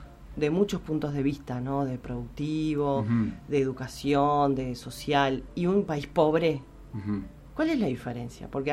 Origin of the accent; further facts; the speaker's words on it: Uruguay; algunas cosas que veo en mi país, que yo quiero muchísimo Uruguay